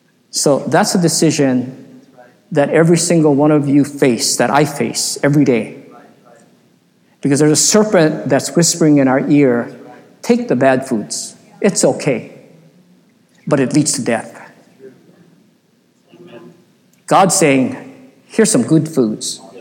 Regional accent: Hawaii, United States; but he found out we're from Hawaii, and so he squeezed us

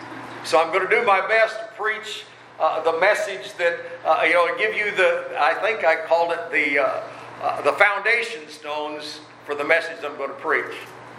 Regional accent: Southern United States, United States; accent: Southern; now in Maine, United States; I'm from the South. You can tell by the way I talk. For God to send a biscuits and gravy country boy to Maine to plant a church

